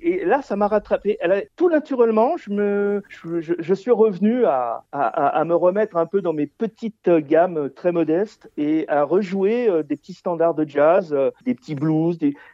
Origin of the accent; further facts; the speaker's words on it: Auvergne-Rhône-Alpes, France; je suis savoyard d'origine, et en 2019, avec mon épouse, on a déménagé, et on est venu dans le Morvan